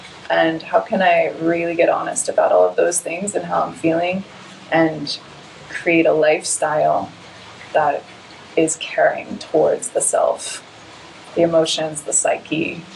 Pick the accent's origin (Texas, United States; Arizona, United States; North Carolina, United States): Arizona, United States; Tucson; moved away; also born or lived in Los Angeles; I left home. I lived in my Nissan Sentra in LA after growing up in Tucson, Arizona.